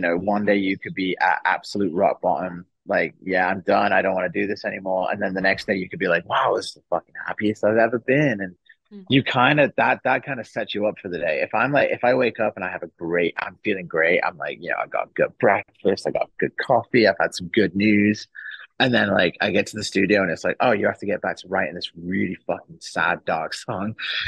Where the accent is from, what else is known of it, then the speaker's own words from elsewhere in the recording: North West England, United Kingdom; I grew up near Manchester in England, and I grew up with the Manchester music scene